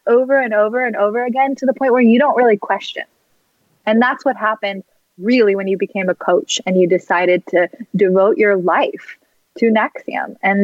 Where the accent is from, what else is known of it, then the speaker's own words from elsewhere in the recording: Malibu, California, United States; I mean, I grew up in Malibu, California with a loving family and, you know, opportunities.